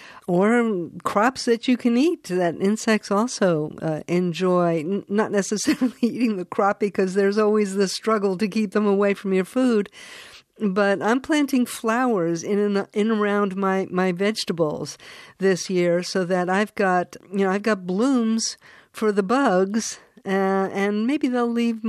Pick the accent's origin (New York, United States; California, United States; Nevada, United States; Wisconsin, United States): New York, United States; East Hampton; My hometown here, in East Hampton, New York, is about to put in new street lights.